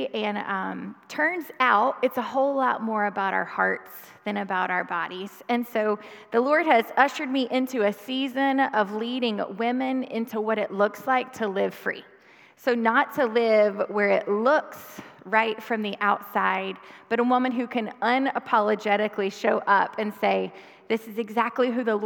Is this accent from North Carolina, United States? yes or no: yes; Hickory, North Carolina, United States; I am from Hickory.